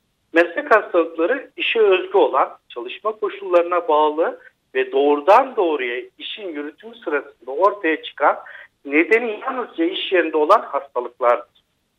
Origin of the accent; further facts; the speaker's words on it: Uşak, Turkey; 1971 yılında Uşak'ta doğdum. 1988 yılında Uşak Lisesi'nden mezun oldum.